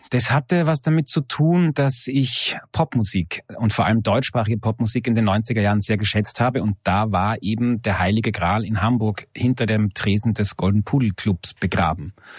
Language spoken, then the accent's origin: German; Friesach, Carinthia, Austria; dann bin ich in Friesach geboren. Dann meine Mutter kommt ursprünglich aus Deutschland, aus Berlin.